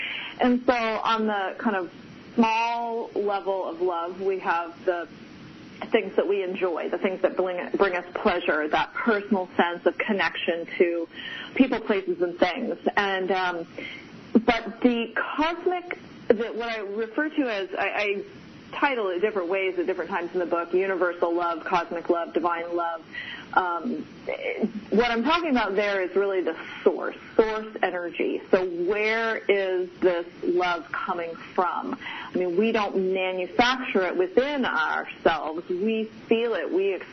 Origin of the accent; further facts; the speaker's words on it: Pasadena, California, United States; now in Hawaii, United States; I did. I grew up in the Pasadena area.